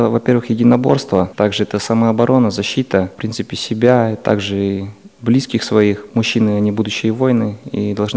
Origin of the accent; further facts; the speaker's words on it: Kazakhstan; now in Russia; Я сам родом вообще с Казахстана